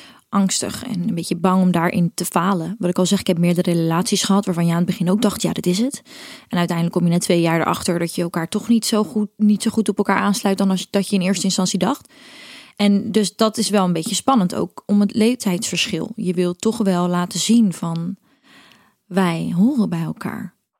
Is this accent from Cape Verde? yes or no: yes; Cape Verde; also born or lived in Netherlands; En toen waren we in Kaapverdië. Daar kom ik vandaan. Ik ben half Kaapverdiaans, half Nederlands.